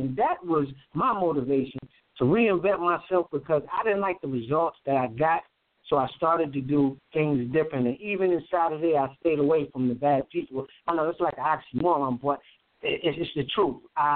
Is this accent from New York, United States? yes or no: yes; Brooklyn, New York, United States; I grew up in Brooklyn, New York, all my life.